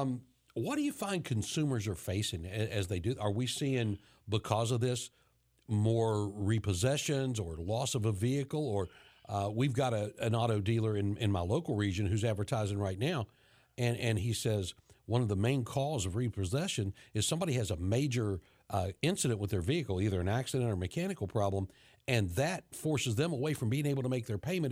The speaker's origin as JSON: {"language": "English", "region": "West Virginia", "country": "United States", "tie": "born or raised there", "said": "My native land."}